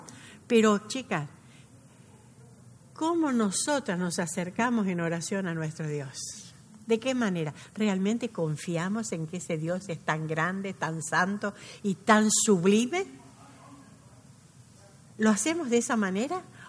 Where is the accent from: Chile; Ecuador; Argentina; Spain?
Argentina; soy argentina. Y en la Argentina estaba famoso en los años que yo era adolescente